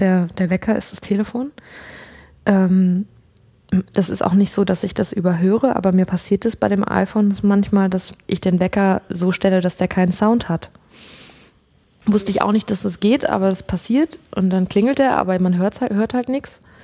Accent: North Rhine-Westphalia, Germany; ich bin am Niederrhein aufgewachsen, es ist nicht so weit vom Ruhrgebiet, deswegen ist so dieses Ruhr-Naturell schon so ein bisschen in mir drin.

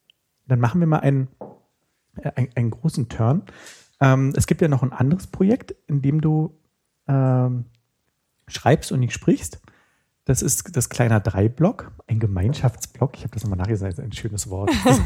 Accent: Berlin, Germany; ich komme ja aus der DDR und wir haben ja zu DDR-Zeiten auch schon natürlich Westfernsehen empfangen. Und wir haben wir haben in Berlin-Mitte gewohnt, relativ nah am Alexanderplatz.

